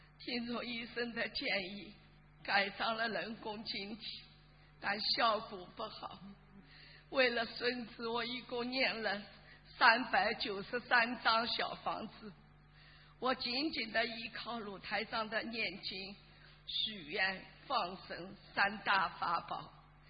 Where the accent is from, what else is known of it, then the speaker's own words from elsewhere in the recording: Shanghai, China; 我来自上海的同修，1991年一张观世音菩萨的照片把我领进了佛门，